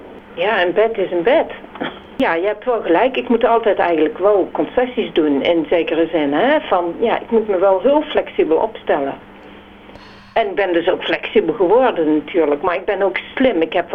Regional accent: Netherlands; En als Nederlandse vrouw, dan denk ik, ja, god, dat zou toch niet, dat is toch niet normaal?

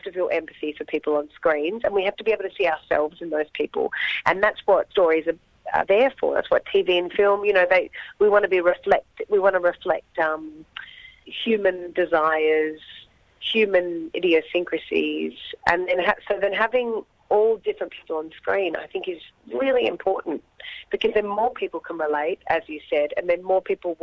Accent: Australia; when you work in Australia, you go, oh, I'm Australian. And I go, I'm really lucky because I'm Australian

